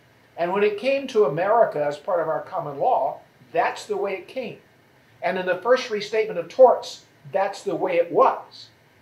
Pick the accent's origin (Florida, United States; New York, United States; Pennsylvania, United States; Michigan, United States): Florida, United States; Orlando; I suspect you're at least more aware than maybe they would be aware in my hometown, Orlando.